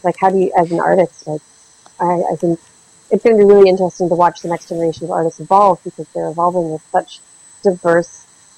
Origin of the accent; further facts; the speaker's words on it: New Hampshire, United States; To find manga, I had to go to Boston to find it. And I'm from New Hampshire, and it was you really have to hunt for stuff